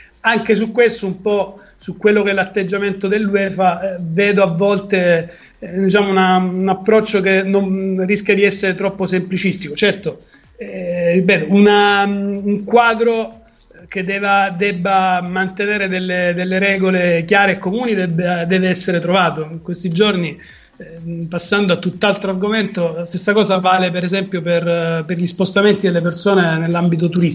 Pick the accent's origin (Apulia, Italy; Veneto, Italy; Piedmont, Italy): Apulia, Italy; Lecce; Io sono pugliese, sono leccese, il salentino